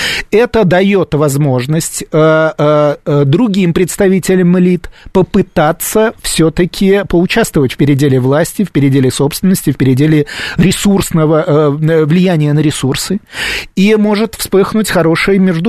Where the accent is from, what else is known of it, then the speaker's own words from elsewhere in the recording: Russia; я сам не украинец, я русский